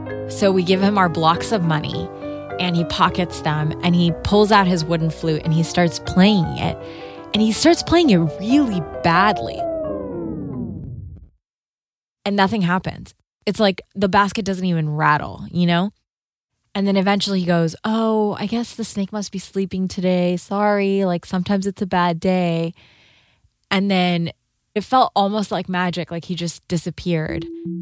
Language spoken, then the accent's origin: English; Karachi, Sindh, Pakistan; that I grew up in Karachi, Pakistan.